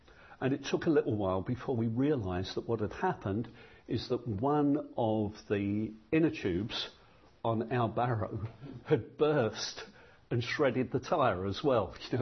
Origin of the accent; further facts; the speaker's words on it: London, United Kingdom; it just simply had a message for me as a Londoner